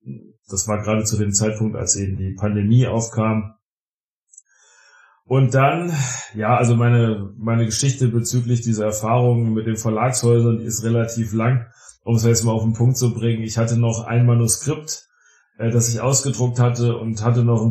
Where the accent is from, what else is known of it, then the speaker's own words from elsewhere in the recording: Rotenburg an der Fulda, Hesse, Germany; born there; ich aus dem ehemaligen Zonenrandgebiet, aber bin jetzt kein Thüringer oder ähnliches. Ich bin 42 Jahre alt, in Hessen geboren, in Rotenburg an der Fulda. Das kennt man durch den Kannibalen.